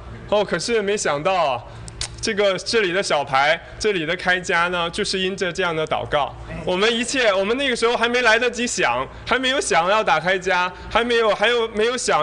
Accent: Northeast China, China; 我家乡是东北的，我接触到的人就全是东北人。

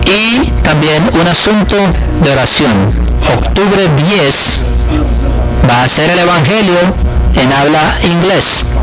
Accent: China; Soy originalmente de China, pero estoy estudiando la universidad aquí.

